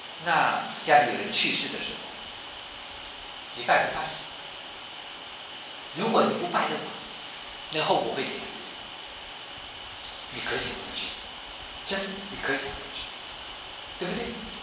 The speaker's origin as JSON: {"language": "Chinese", "country": "China", "said": "我们中国人啊，我们传统上很多人都是信仰这个佛教、道教、民间信仰，所以历代以来，我们的祖先都是拜拜的。"}